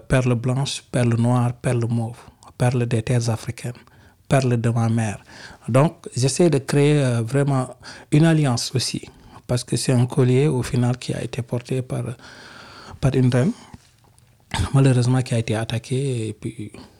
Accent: Senegal; parce que moi je suis sénégalais

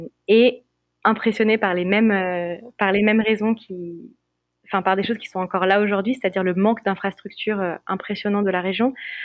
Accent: France; je suis française, européenne, et que c'est pas ma région, c'est pas mon territoire

